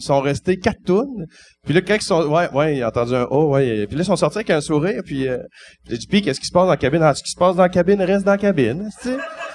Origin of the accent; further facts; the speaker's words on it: Val-d'Or, Quebec, Canada; fait que je me ramasse subé deux soirs en Abitibi, puis moi, j'étais originaire de Val-d'Or